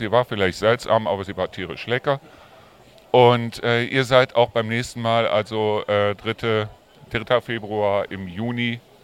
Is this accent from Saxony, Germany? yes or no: no; Neuss, North Rhine-Westphalia, Germany; Und ich komme aus Neuss. Ja, in Neuss gibt es auch Bauernhöfe drumherum.